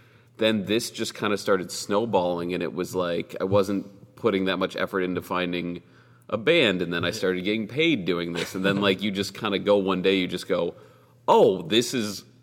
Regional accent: Ohio, United States; also born or lived in Cincinnati, United States / North Carolina, United States; I go back to Ohio, my parents live an hour from Columbus, so if I'm in my hometown or if I'm in Columbus or even in Cincinnati where I lived for a while, that feels like home

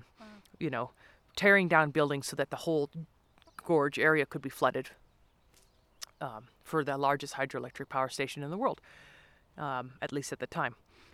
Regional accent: South Africa; also born or lived in Montana, United States; my childhood was split between the nature reserve in South Africa, growing up in Montana

